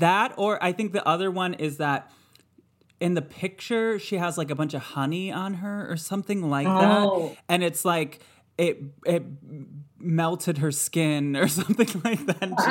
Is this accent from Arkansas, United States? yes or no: no; Michigan, United States; I grew up in Michigan.